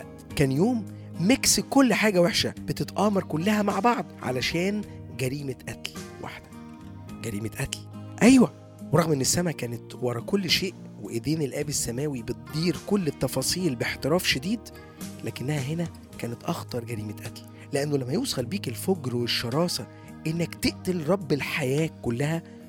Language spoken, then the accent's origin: Arabic; Egypt; هي اللي فضلت علقة بأذهاننا كمصريين